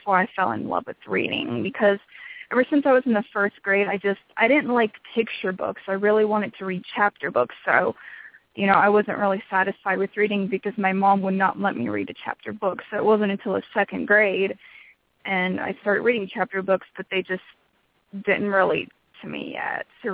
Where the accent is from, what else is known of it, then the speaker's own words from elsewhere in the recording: Augusta, Georgia, United States; also born or lived in Washington, D.C.; I was born in Washington, D.C., and I've lived in Augusta, Georgia pretty much all my life, so I tell people I'm from here.